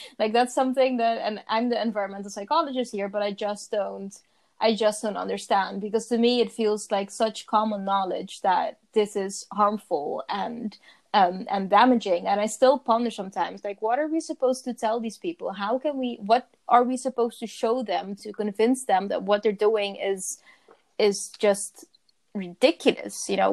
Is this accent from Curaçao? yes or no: yes; Curaçao; because, you know, I'm from Curaçao and I've been following the developments a bit from a distance.